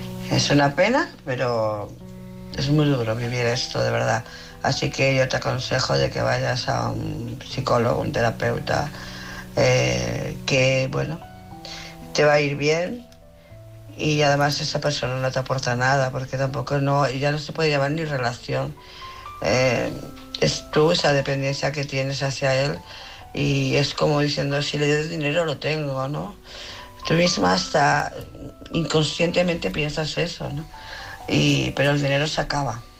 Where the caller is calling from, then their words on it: Barcelona, Catalonia, Spain; de Barcelona.